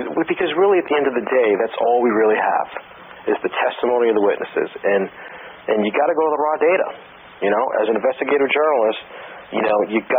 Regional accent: Boston, Massachusetts, United States; You know, growing up in Boston, I mean, you're steeped in the tradition of rebellion.

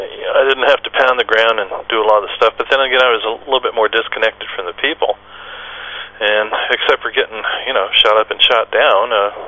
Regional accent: New York, United States; now in California, United States; Grew up on a farm in New York. We came to California during the my col

